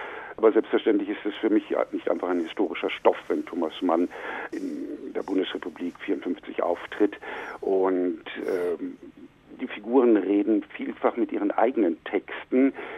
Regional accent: Lower Saxony, Germany; Ja, ich bin Jahrgang 56, aber in der Lüneburger Heide aufgewachsen.

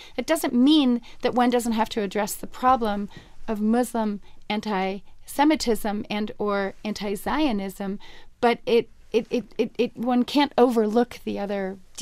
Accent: United States; I grew up in the States, and in the United States, you know, there's no discussion about the race problematic, right?

